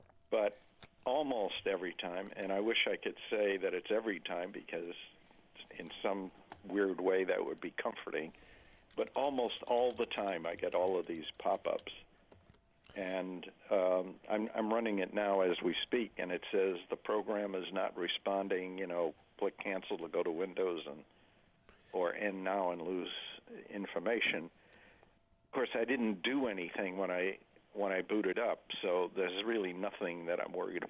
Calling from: Chicago, Illinois, United States; I'm from Chicago.

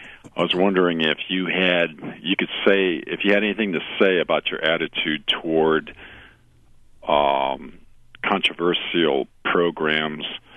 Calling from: Urbana, Illinois, United States

